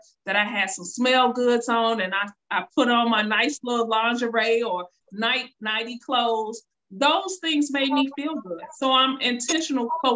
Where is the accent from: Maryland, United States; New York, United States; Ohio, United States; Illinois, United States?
Illinois, United States; Chicago; now in Texas; I was born and raised in Chicago, live right off the lake.